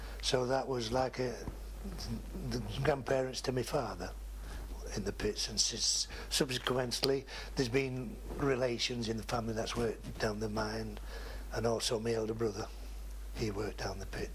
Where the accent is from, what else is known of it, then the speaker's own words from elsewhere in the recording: Yorkshire and the Humber, United Kingdom; also born or lived in South Wales; I was born in South Wales in 1935. And the reason we came to this part of Yorkshire is that my father came up from the Welsh mines to the Yorkshire mines, obviously finding work